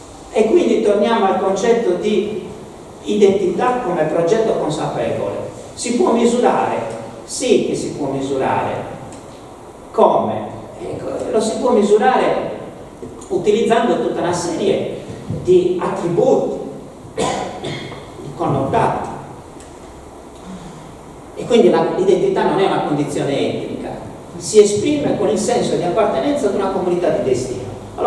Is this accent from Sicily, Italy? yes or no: no; Cagliari, Sardinia, Italy; Io non è che siccome sono cagliaritano sono contro i sassaresi o contro gli altri sardi